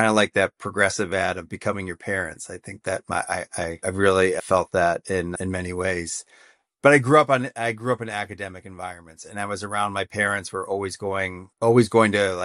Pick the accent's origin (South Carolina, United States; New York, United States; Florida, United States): New York, United States; Syracuse; moved away as an adult; also born or lived in Manhattan; I missed trees and things like that growing up in Syracuse. So I moved to San Francisco with a teeny tiny little startup